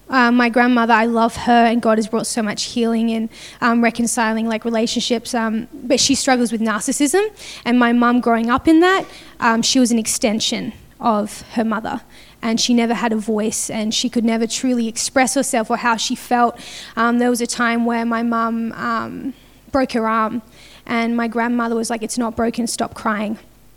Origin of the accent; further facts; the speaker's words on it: Perth, Western Australia, Australia; I'm from Perth, but my accent might not really sound Australian because I've been in missions for a while and the international accent.